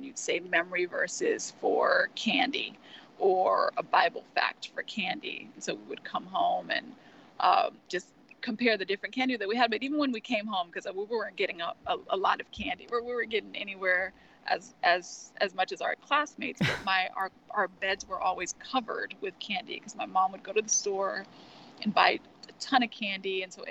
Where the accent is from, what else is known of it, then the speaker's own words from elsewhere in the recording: Texas, United States; So I was raised in Texas, very fundamentalist Christian area north of Houston.